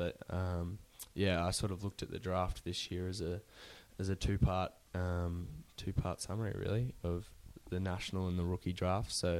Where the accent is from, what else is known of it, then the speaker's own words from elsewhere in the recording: Australia; growing up in Australia, sport's a great part of lifestyle